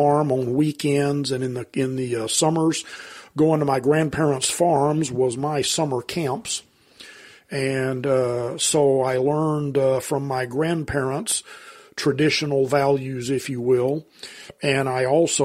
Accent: Shreveport, Louisiana, United States; In North Louisiana. My parents lived in Shreveport, and I grew up in Shreveport.

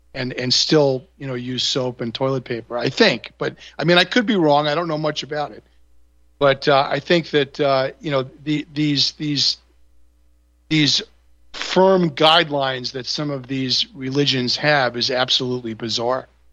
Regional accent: New York, United States; I remember growing up in New York

